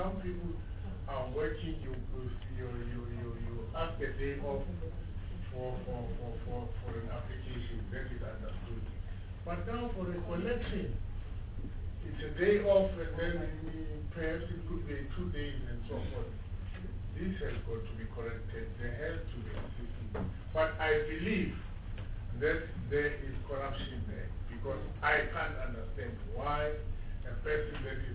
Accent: South Africa; We can't understand this as South African citizens.

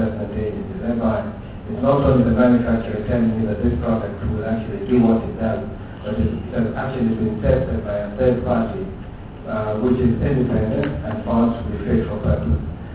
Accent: South Africa; I'm a South African, a worker of technical assessment agency

